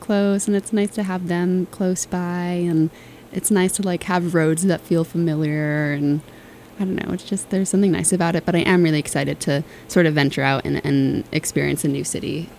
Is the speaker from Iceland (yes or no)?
no; Melrose, Massachusetts, United States; I am from the great city of Melrose, Massachusetts, which here in Medford, that's like, we're probably 15-minute drive from my house. Yeah, so I grew up around here, born and raised